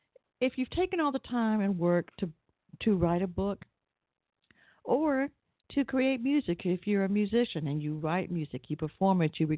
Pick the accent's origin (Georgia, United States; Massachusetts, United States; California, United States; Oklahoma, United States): Georgia, United States; Atlanta; I grew up in Atlanta